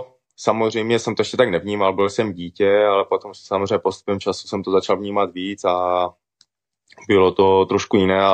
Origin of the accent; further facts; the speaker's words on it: Hlučín, Moravian-Silesian Region, Czechia; also born or lived in Italy; já vlastně od 4 let žiju v České republice a cítím se jako Čech